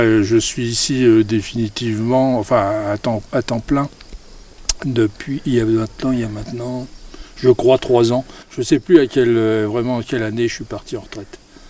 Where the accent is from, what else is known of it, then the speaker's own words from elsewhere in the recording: Pantin, Île-de-France, France; also born or lived in Vitry-sur-Seine; Ah, alors moi je suis un Parisien, je suis né en très proche banlieue parisienne, à Vitry-sur-Seine, et j'ai habité jusqu'à ma majorité en une autre proche banlieue parisienne, à Pantin. Mais j'ai fait mes études à Paris, et donc je m'estime plus parisien que banlieusard.